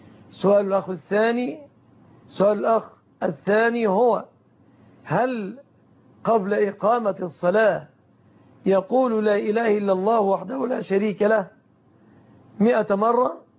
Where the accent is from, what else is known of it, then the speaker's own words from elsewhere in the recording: Egypt; عن بلادنا مصر.